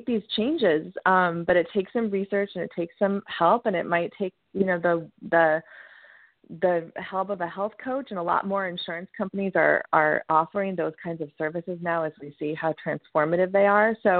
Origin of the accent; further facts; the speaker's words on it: California, United States; I grew up in California and we were all had a little bit of a hippie bent, and you know, that's the kind of stuff we did.